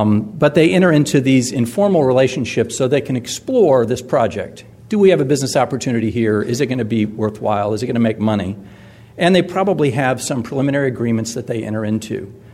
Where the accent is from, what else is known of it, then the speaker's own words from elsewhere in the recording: Houston, Texas, United States; And I'm from Houston, so the energy business